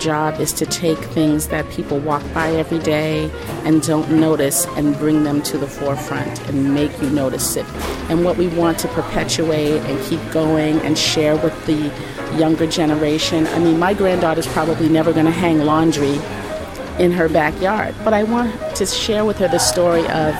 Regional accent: Boston, Massachusetts, United States; I am a lifelong Boston resident. I grew up in Roxbury.

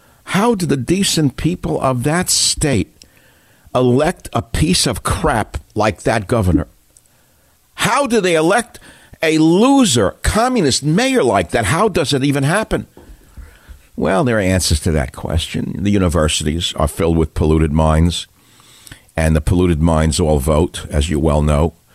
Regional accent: New York City, New York, United States; So, as you know, if you listen to the show, I grew up in New York City. I'm not proud of it, unproud of it. I just did.

